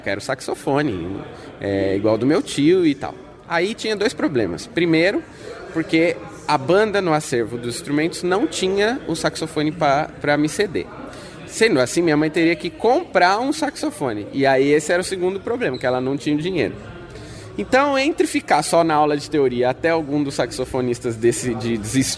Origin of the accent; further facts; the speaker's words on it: São Paulo, Brazil; E eu fiquei em São Paulo, que nasci em São Paulo e fui criado em São Paulo.